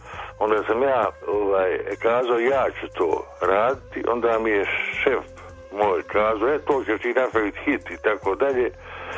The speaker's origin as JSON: {"language": "Bosnian", "town": "Mostar", "region": "Federation of Bosnia and Herzegovina", "country": "Bosnia & Herzegovina", "tie": "born there", "said": "a što sam rođen u Mostaru"}